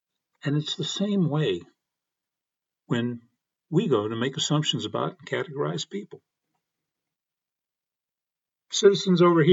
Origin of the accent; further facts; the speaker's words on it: Broomfield, Colorado, United States; In my growing up in Broomfield, the spaces were also not marked explicitly.